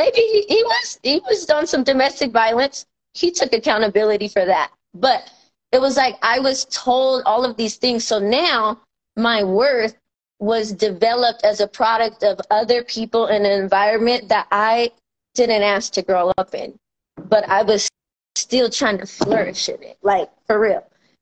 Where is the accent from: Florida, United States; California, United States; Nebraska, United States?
California, United States; Stockton; growing up in Southside Stockton, before my grandmother rescued me, I grew up in the crack house was on a street called Wirt Street